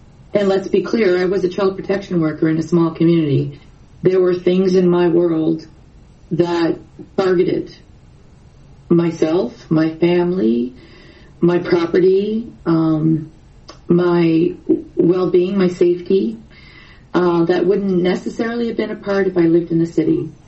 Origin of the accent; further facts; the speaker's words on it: Yarmouth, Nova Scotia, Canada; But I have to say, in Yarmouth, my hometown, when I went, and I usually pick up Waves to do the foster family diversity stuff, I found it in the porn section.